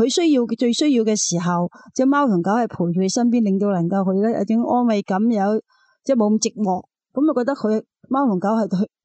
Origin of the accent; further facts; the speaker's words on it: China; 即系佢哋嗰种模式系唔同我哋中国人咯。